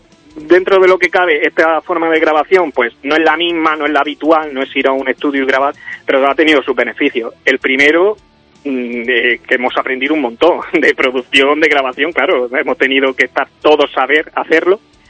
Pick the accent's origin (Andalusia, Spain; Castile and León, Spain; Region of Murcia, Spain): Region of Murcia, Spain; Murcia; nosotros somos de Murcia